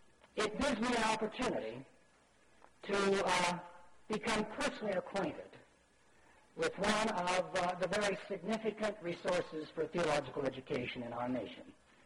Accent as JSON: {"language": "English", "town": "Indianapolis", "region": "Indiana", "country": "United States", "tie": "born or raised there", "said": "As a youngster growing up in Indianapolis, the son of immigrant parents who had left their native Orthodox church to become Baptists"}